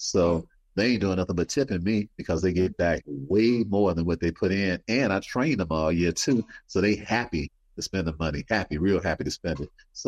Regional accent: Chicago, Illinois, United States; now in Indiana, United States; That's where I live at. And I don't know anybody there because I'm from Chicago.

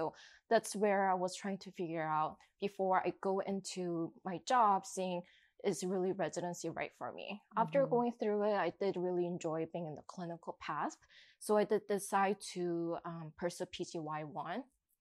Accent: Arizona, United States; also born or lived in Michigan; I'm originally from Arizona, but I did move from state to state a lot.

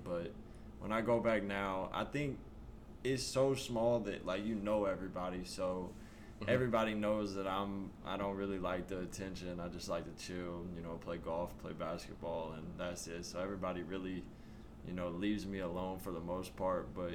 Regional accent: Arkansas, United States; I grew up in a town of 1,100 people. My graduating class was 52. So super small.

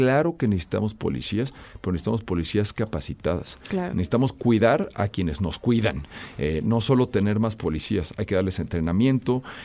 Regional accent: Mexico City, Mexico; yo nací en la Miguel Hidalgo, ahí he vivido toda mi vida, ahí he formado una familia

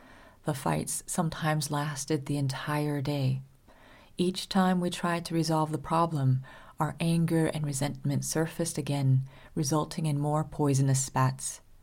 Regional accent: California, United States; Though I was born and raised in California, I never felt like I belonged anywhere. My American identity often clashed with my Vietnamese identity

